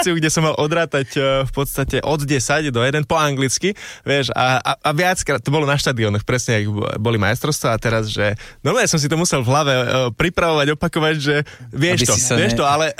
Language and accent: Slovak; Lipany, Prešov Region, Slovakia; Vieš čo, my sme mesto siedmých Lip